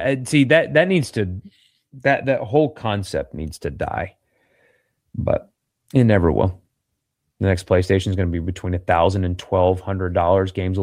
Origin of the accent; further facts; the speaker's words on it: United States; Give it to me now. You know, I'm an American. I want it right now.